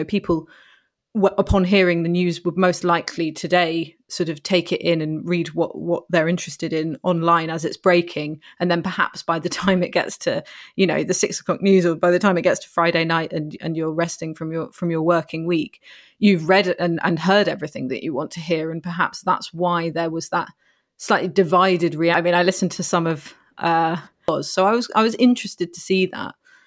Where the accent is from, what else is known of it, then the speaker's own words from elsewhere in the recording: United Kingdom; And so I suppose as a British public, we are in a way prepared for the reaction